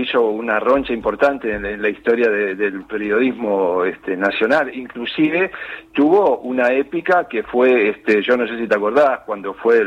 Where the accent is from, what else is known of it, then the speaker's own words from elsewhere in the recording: Argentina; nos pertenece porque somos argentinos